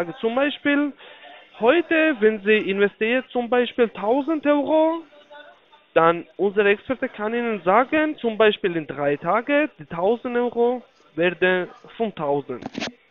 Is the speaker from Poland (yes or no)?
yes; Poland; German is a second language; Nee, ist falsch. Ich komme aus Polen.